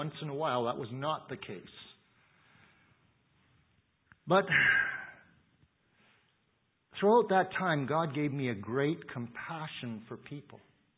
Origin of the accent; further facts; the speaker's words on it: Canada; I grew up in Canada's most liberal church.